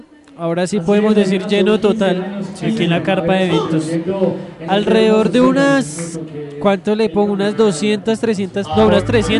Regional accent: Colombia; Es que así somos todos los colombianos.

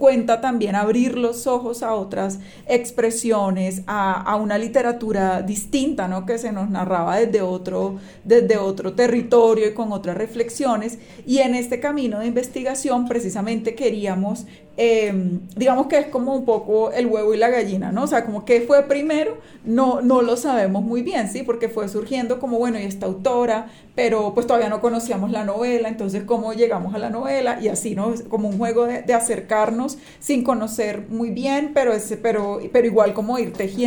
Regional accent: Colombia; nosotras somos mujeres colombianas

